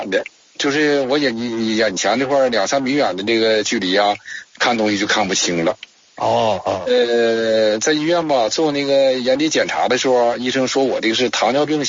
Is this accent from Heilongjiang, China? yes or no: yes; Heilongjiang, China; 我是黑龙江的呀。